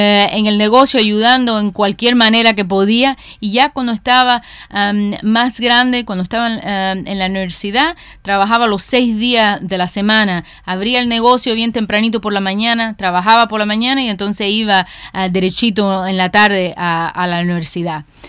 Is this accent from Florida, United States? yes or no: yes; Miami, Florida, United States; Me crié aquí en Miami y quiero mucho a Miami